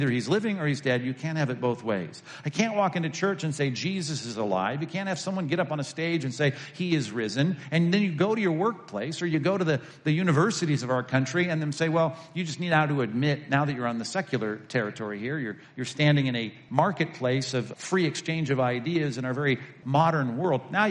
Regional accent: New York, United States; I'm from New York. This is true pizza.

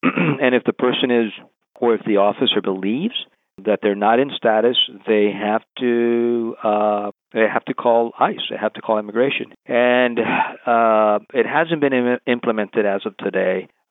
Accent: San Antonio, Texas, United States; Well, I was born and raised here in Texas in San Antonio. My parents are immigrants. They're from Mexico.

